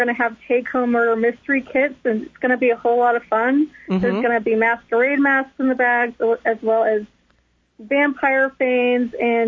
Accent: Tucson, Arizona, United States; now in New York, United States; Yes, I'm from Tucson, Arizona.

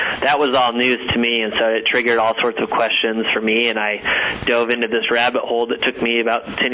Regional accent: Nebraska, United States; Well, I am from Nebraska

